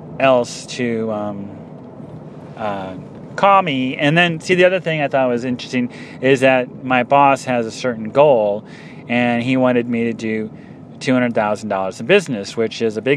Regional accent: Indiana, United States; because, you know, I'm from Indiana, so I could use something like Hoosier.

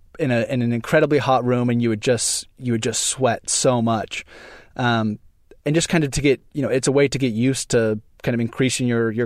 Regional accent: Oregon, United States; where we grew up in Oregon wasn't nearly as hot or humid.

